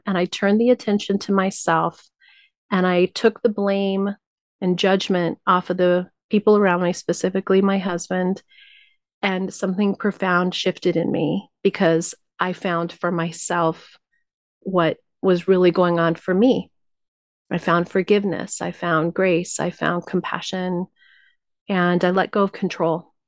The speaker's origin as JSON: {"language": "English", "region": "New Mexico", "country": "United States", "tie": "born or raised there", "said": "I was raised Tibetan Buddhist in New Mexico."}